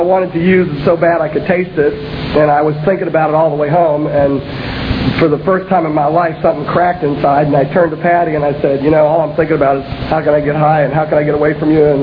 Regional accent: New York, United States; And I'm a New Yorker, really. I've been in the South for a bunch of years.

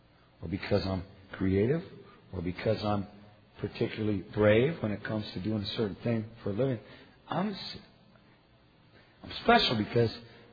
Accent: Oakland, California, United States; I was raised in the late 80s in this fellowship in Oakland, California, where I got clean, my hometown.

